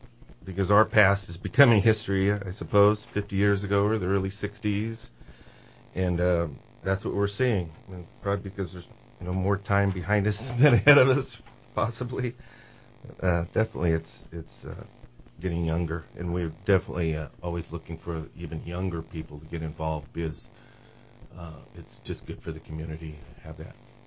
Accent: Old Shasta, California, United States; I was raised in Old Shasta, and as a kid, it was always, you know, hiking around and playing out there

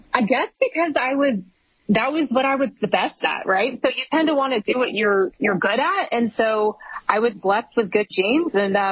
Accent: Texas, United States; one thing that I loved about growing up in Texas and running track in Texas

